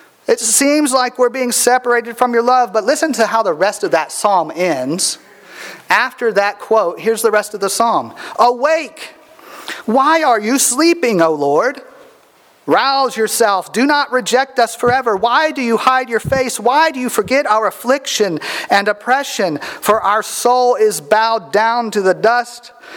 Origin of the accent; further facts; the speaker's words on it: Gulfport, Mississippi, United States; my hometown is Gulfport, Mississippi, and that's deep, deep New Orleans Saints territory.